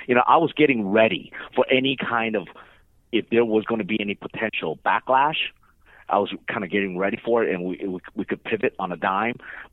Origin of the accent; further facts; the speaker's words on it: California, United States; You know, I'm from California, so you know I'm used to earthquakes.